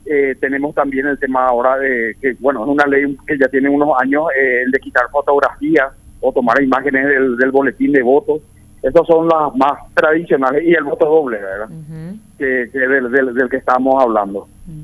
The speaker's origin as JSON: {"language": "Spanish", "country": "Paraguay", "said": "debemos desarrollar también como paraguayos esa conciencia cívica"}